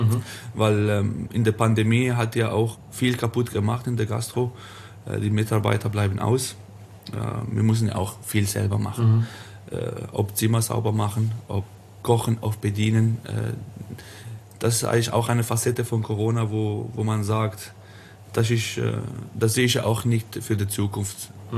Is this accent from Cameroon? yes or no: no; Italy; German is a second language; Und Italien, meine Heimat.